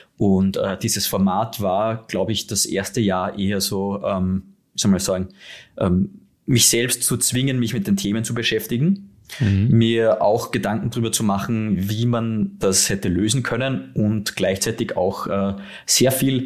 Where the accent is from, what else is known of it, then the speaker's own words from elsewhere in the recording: Austria; wie ihr vielleicht auch noch hören werdet, bin ich Österreicher und sitze hier jetzt im wunderschönen Wien